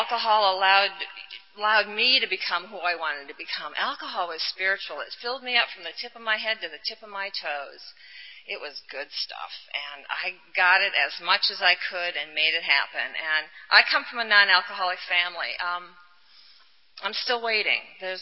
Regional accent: Iowa, United States; I grew up in Iowa, and that was definitely my first resentment. And I wanted to be a California girl.

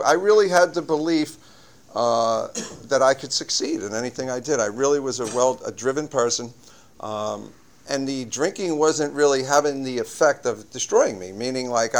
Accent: Queens, New York, United States; I grew up in Woodside, Queens. You know, I had a typical Irish family. My father was 58 years old when I was born.

